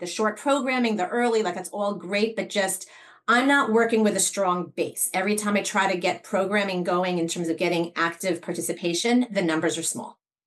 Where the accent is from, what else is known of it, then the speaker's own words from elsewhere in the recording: Fairlawn, United States; I grew up in Fairlawn, which is a very, very active community.